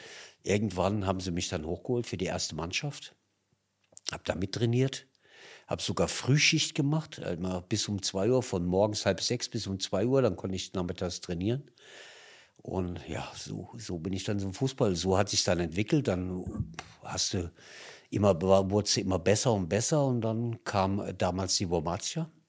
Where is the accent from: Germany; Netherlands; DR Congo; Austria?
Germany; Hesse; ich komme ja aus Nordhessen, also Baunatal ist mein Heimatverein.